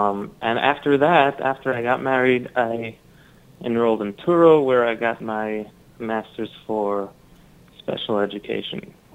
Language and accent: English; New York City, New York, United States; So I was born in Borough Park, a shtetl in Brooklyn, New York, and I was also raised there. And, born and raised, and still I am Hasidish